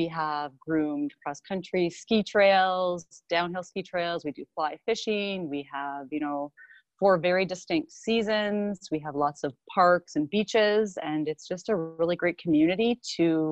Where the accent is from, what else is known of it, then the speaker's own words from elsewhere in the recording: Sault Ste. Marie, Ontario, Canada; from Sault Ste. Marie, and I'm the manager of transit here with the Corporation of the City of Sault Ste. Marie.